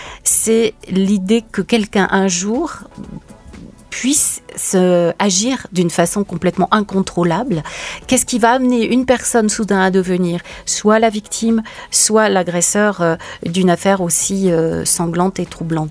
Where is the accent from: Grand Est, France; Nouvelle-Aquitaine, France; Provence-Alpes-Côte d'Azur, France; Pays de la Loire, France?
Grand Est, France; Nancy; born there; Je suis plutôt vosgienne de cœur, puisque je suis née à Nancy, en Lorraine.